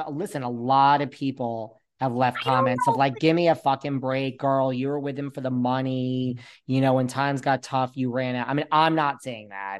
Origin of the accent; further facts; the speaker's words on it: New York, United States; This isn't, I'm from New York. We don't have to do the LA thing.